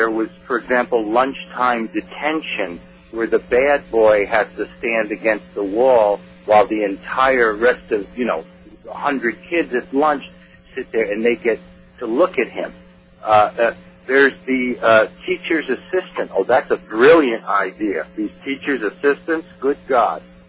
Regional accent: United States; I taught French and Spanish, and of course I grew up in the American school system.

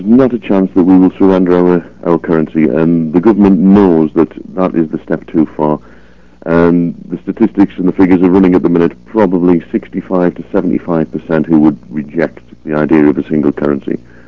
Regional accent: United Kingdom; We don't think like Europeans. We are British, and the French are French, and the Germans are German.

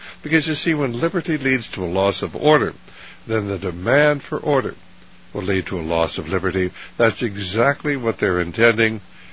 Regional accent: United States; No, I'm an American, and I simply welcome people who come to this country legally

